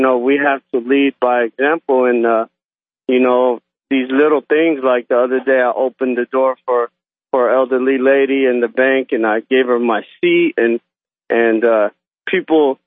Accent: Yemen; I'm Muslim. I'm from Yemen.

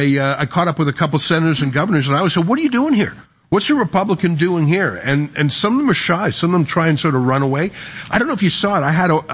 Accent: Canada; but I also know as a Canadian that we look up to America

